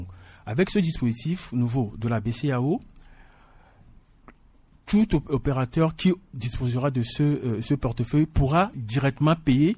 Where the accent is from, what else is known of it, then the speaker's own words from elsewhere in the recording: Togo; nous avons observé chez nous au Togo